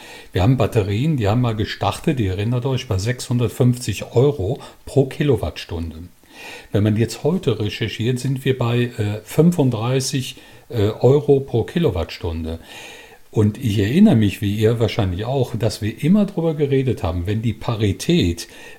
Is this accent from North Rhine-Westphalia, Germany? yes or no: yes; Cologne, North Rhine-Westphalia, Germany; Ich komme aus Köln, da Jecken sind ja die Narren.